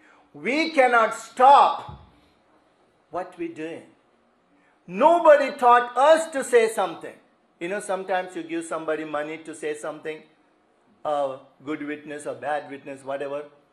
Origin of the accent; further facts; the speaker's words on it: India; This was the first time we came from India.